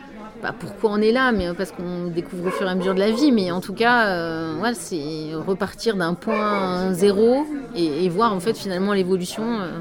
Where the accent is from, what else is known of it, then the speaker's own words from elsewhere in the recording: Aurec-sur-Loire, Auvergne-Rhône-Alpes, France; Bah moi je suis originaire de la Haute-Loire